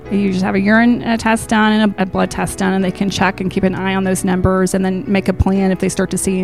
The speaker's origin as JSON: {"language": "English", "region": "Alabama", "country": "United States", "said": "Well, I am from the Shoals area."}